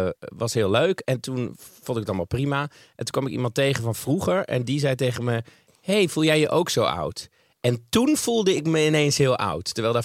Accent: Twello, Gelderland, Netherlands; Dat ligt dichtbij waar ik opgegroeid ben. Twello kom ik vandaan.

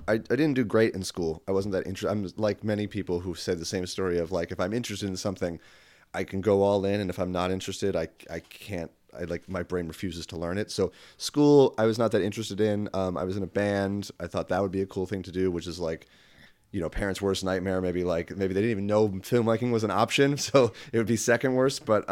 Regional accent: Wilmington, Delaware, United States; No, my parents are not in the arts. I'm from Wilmington, Delaware.

